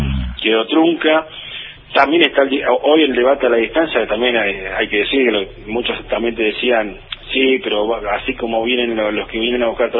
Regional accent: Argentina; como somos los argentinos en el interior

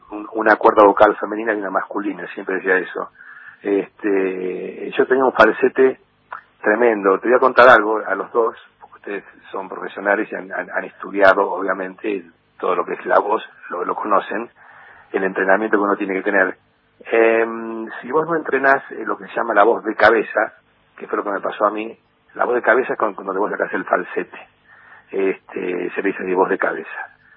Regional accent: Cañuelas, Buenos Aires Province, Argentina; imitaba algún personaje en mi pueblo. Yo soy de Cañuelas

